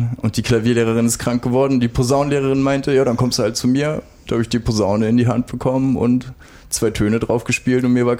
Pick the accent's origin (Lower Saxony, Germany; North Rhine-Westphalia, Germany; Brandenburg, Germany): Brandenburg, Germany; Cottbus; now in Erfurt, Germany; Ich komme ursprünglich aus Cottbus und bin jetzt vor 5 Monaten nach Erfurt gezogen.